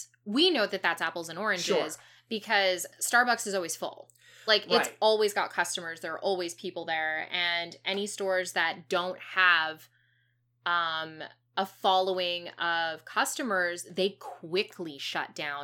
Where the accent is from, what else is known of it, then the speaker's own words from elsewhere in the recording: Kamloops, British Columbia, Canada; now in Vancouver, Canada; Kamloops, my hometown in British Columbia